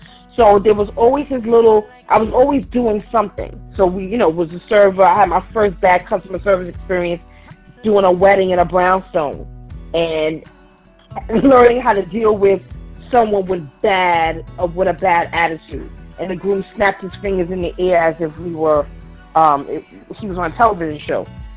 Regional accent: Brooklyn, New York, United States; also born or lived in East Flatbush; child of a Caribbean heritage mixed with Southern heritage, it gave me great grounding. So young woman growing up in East Flatbush, Brooklyn, going to James Madison High School

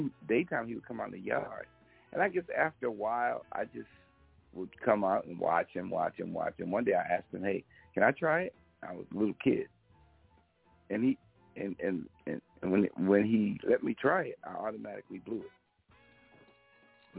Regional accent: Baltimore, Maryland, United States; I'm from originally from the Baltimore, Maryland area.

